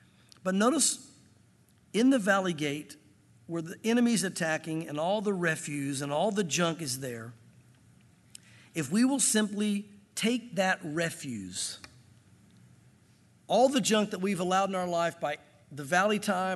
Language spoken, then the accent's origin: English; the South, United States; And growing up in the South, what I learned was, is there's a lot of churches every week telling you how to be saved